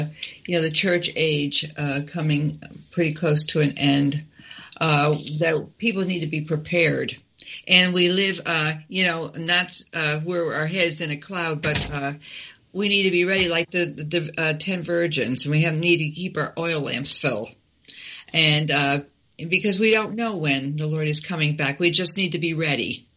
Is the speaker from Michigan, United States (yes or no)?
no; Connecticut, United States; born there; He was born there, and he came here when he was about maybe 3. Hmm. And I was born here.